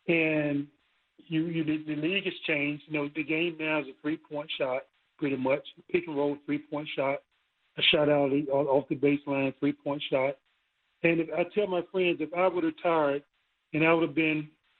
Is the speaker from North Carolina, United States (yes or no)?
yes; Rocky Mount, North Carolina, United States; I watched him growing up playing with a cross in his mouth in my hometown of Rocky Mount